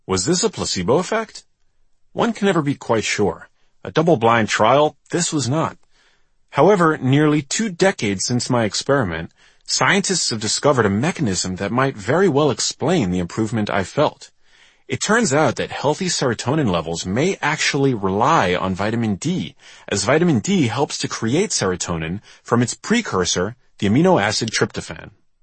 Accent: New York City, New York, United States; Growing up in New York City, I would always feel my spirits drop come the fall.

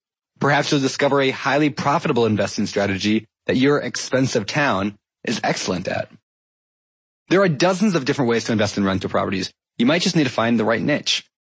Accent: Minnesota, United States; moved away; I grew up in Minnesota until my college sweetheart took me out west. So today, I would not be opposed to investing back in my homeland.

